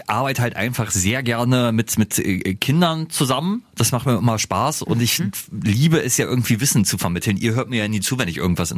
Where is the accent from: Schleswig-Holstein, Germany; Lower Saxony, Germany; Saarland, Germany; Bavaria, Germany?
Lower Saxony, Germany; ich komme ja aus dem Landkreis Cuxhaven